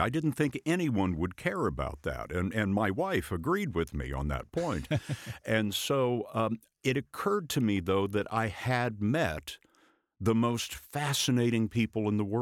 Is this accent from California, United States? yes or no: no; Lubbock, Texas, United States; I was growing up in West Texas in a town called Lubbock, and I really wanted to work at the newspaper there when I was in high school.